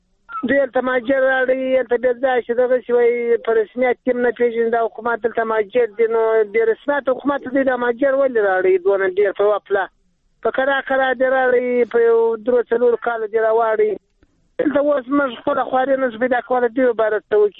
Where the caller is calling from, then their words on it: Uruzgan, Afghanistan; زه د روزګان د ولایت جراوت ولسوالۍ … خبره کوم.